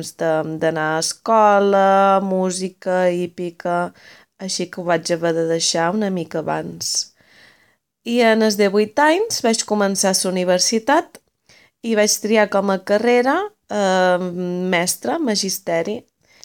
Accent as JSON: {"language": "Catalan", "region": "Balearic Islands", "country": "Spain", "said": "Som una lota de Menorca, una illa de les Illes Balears, en el Mediterrani"}